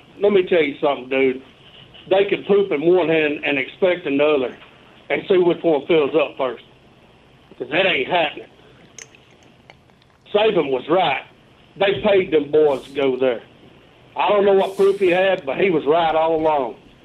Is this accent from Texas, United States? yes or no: yes; Austin, Texas, United States; Well, I'm from Austin.